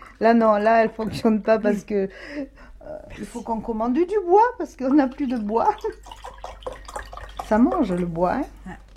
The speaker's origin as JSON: {"language": "French", "town": "Oran", "region": "Oran Province", "country": "Algeria", "said": "Nous, on n'est pas des étrangers, on est des Français, hein. Hein. Parce que moi, je suis d'Oran."}